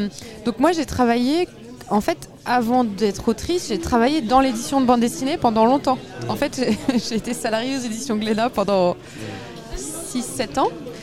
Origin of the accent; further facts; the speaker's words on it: Brittany, France; Je suis une Bretonne, je suis très attachée à la Bretagne.